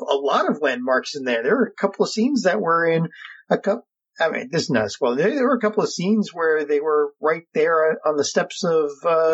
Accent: Philadelphia, Pennsylvania, United States; we're both from Philly.

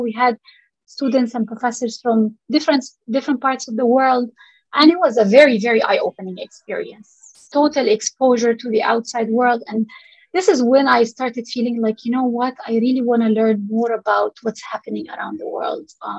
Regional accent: Saudi Arabia; English is a second language; We, growing up in Saudi Arabia, we're always visiting Egypt because this is where my parents' families were.

